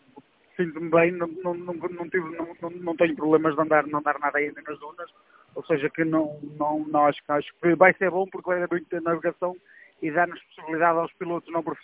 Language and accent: Portuguese; Marco de Canaveses, Norte, Portugal; fiz o Rally Ride no Mar do Canavês, na minha terra natal